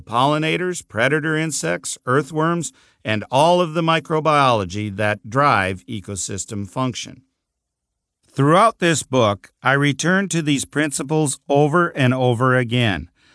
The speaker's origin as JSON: {"language": "English", "town": "Bismarck", "region": "North Dakota", "country": "United States", "tie": "born or raised there", "said": "I grew up in Bismarck, North Dakota, the third of four sons born to a father who had a lifelong career with the local rural electric cooperative"}